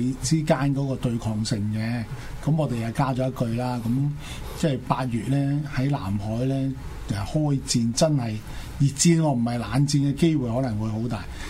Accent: China; 我哋中國人有一句説話叫做多事之

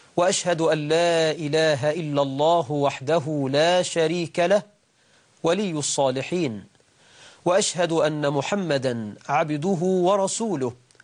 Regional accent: Egypt; والله أسأل أن يجعل بلدنا مصر آمنة مطمئنة

